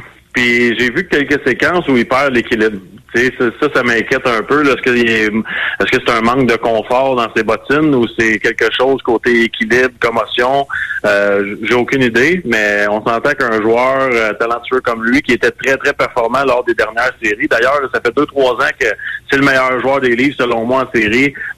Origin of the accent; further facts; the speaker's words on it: Repentigny, Quebec, Canada; Repentigny, mais ouais, j'étais pas mal le dernier sur le territoire.